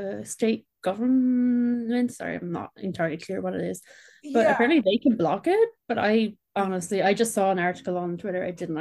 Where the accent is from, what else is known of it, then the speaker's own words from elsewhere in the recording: Ireland; I'm from Ireland.